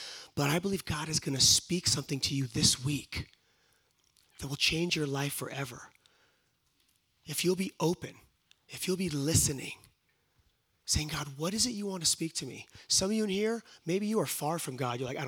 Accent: Sacramento, California, United States; now in Roseville, United States; I'm from Sacramento, California. And you guys know where Sacramento, California is? It's the state capital. I love it. I actually live a little bit east of there in a city called Roseville.

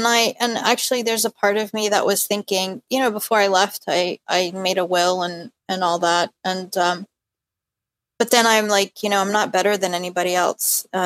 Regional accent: At-Tur, Jerusalem, Palestine; We're from Jerusalem, from a village outside of Jerusalem. It's called At-Tur.

